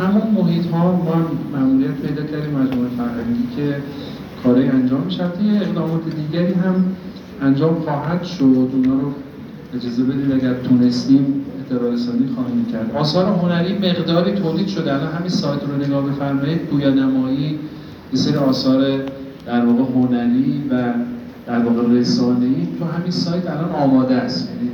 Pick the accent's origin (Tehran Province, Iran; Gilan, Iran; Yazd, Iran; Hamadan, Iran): Hamadan, Iran; accent: Hamadani; ما همدانی ها متاسفانه بیرون هم بریم این لحجمون رو ازاره مخفی میکنیم که نگر ما همدانی هستیم